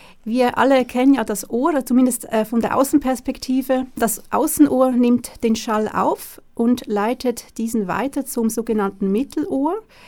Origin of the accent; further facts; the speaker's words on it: Zurich, Switzerland; moved away as an adult; also born or lived in Hanover / Cologne; now in Germany; Ich bin ursprünglich aus der Schweiz, komme aus Zürich, habe dort studiert und promoviert, bin aber mittlerweile seit 14 Jahren in Deutschland